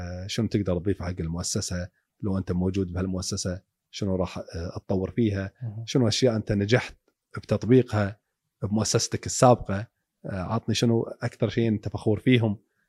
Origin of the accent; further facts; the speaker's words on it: Kuwait; خلنا أقول لك إحنا ككويتيين شياطين